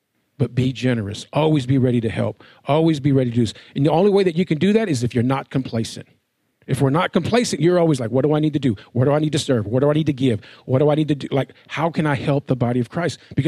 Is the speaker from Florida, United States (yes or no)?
no; Texas, United States; We're from Texas.